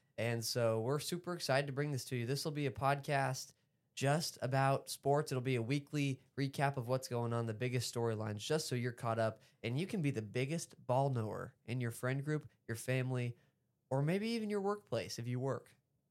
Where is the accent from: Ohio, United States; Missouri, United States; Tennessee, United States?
Missouri, United States; I am from Central Missouri, so I kind of borderline Kansas City, St. Louis about evenly. About 2.5 hours from each. However, I lean towards Kansas City.